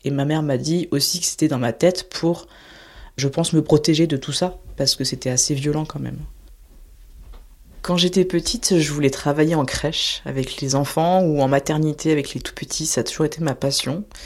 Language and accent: French; Montluçon, Auvergne-Rhône-Alpes, France; born there; j'ai 30 ans, je suis voyante. J'habite à Dompierre-sur-Bèbre dans le 03 et je suis née à Montluçon dans le 03 également, dans l'Allier.